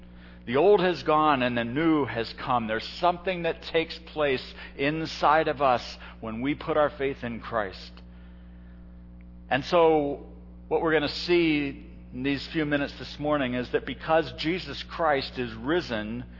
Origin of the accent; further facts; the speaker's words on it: Hong Kong; I grew up in Hong Kong. My parents were American. My entire neighbors, every single one of my neighbors in a housing project were Chinese. I went to a British school. I wasn't British.